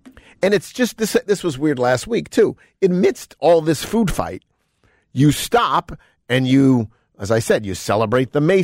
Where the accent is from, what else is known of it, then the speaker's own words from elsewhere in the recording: Buffalo, New York, United States; You know, I say I'm from Buffalo, and the truth is I am from Buffalo, but I have become soft over the years